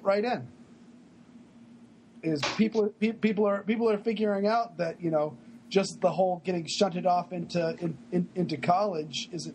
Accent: Maine, United States; there's up in my hometown up in Maine.

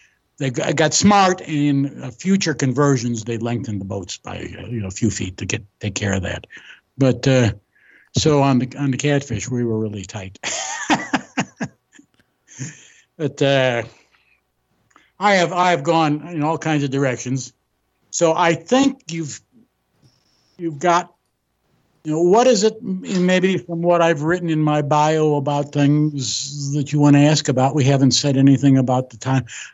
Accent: Los Angeles, California, United States; And so I graduated high school and college in Los Angeles, in San Fernando Valley.

